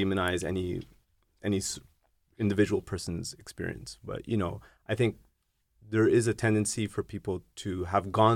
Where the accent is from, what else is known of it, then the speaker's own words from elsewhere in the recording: Germany; also born or lived in Canada; So I was born in Canada. I grew up in Germany, you know